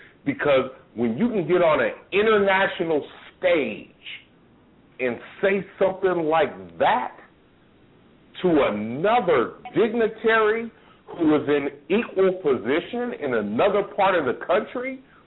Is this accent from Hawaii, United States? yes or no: no; Concord, California, United States; because I'm from Northern California, and I can tell you right now, in Concord, California, Concord, a place most people don't even know about.